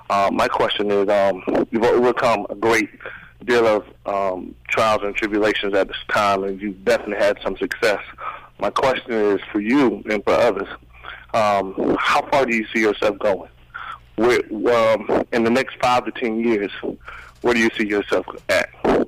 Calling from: Orlando, Florida, United States; Orlando, Florida.

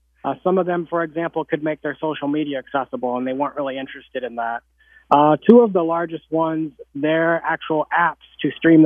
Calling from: Claremont, Illinois, United States; Claremont, Illinois. It's about 30 minutes from Vincennes, Indiana, and about 4 hours from Chicago.

